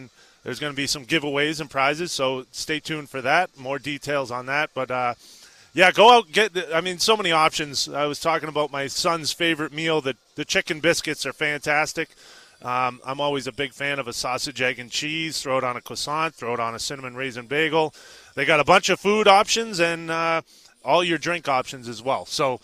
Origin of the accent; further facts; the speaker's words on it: Boston, Massachusetts, United States; Growing up in Boston, of course, I'm a Dunks guy.